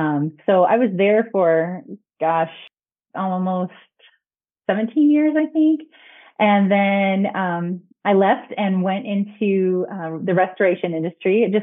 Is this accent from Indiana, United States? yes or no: yes; Indiana, United States; I was born in Michigan City, Indiana. And shortly after I was born, I was adopted. And my parents lived in rural LaPorte County, where I pretty much spent my entire childhood and then my adulthood as well.